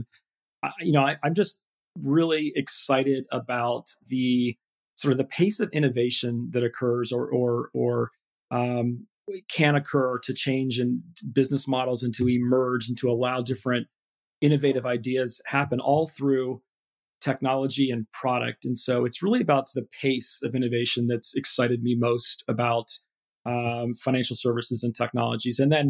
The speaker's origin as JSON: {"language": "English", "region": "Ohio", "country": "United States", "tie": "born or raised there", "also_born_or_lived": "Michigan / London", "said": "life in Ohio is, it's a great place to grow up. And I quickly left Ohio and went to Michigan up north and studied computer engineering there and then took a big jump and moved over to London for a couple years"}